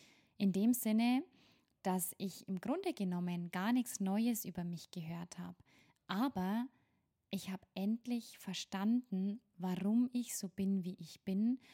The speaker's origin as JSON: {"language": "German", "region": "Bavaria", "country": "Germany", "accent": "Bavarian", "said": "Denn tatsächlich komme ich ursprünglich aus dem Bayerischen Wald und ich verspreche euch, ich reiß mich zusammen und versuche, so zu sprechen, dass mich alle verstehen, und trotzdem werd und kann und will ich meinen Dialekt nicht ganz verstecken."}